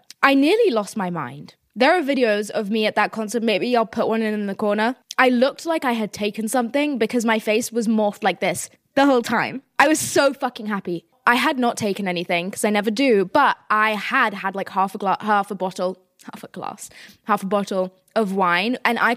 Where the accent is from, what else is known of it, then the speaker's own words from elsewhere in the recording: South East England, United Kingdom; I am from Sussex, okay?